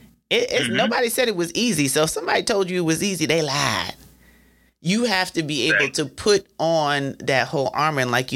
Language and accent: English; Jamaica; I've been going to church as a Jamaican since my eye, damn, and knee.